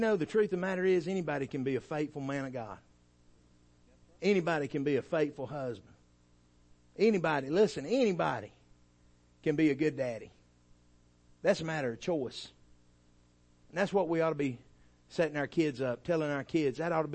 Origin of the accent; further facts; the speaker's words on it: Dalton, Georgia, United States; I was from Dalton, Georgia. Dalton, Georgia at one time had more millionaires per capita than anywhere in the world.